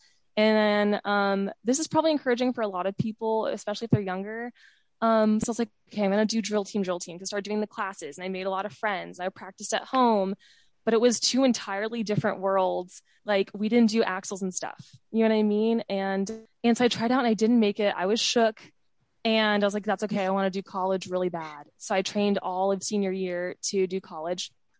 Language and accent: English; Dallas, Texas, United States; So I grew up in Dallas.